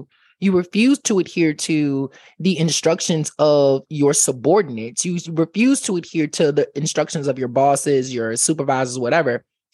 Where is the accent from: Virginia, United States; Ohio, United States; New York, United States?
Virginia, United States; Richmond; You guys know me. I'm from Virginia. I'm from Richmond, Virginia.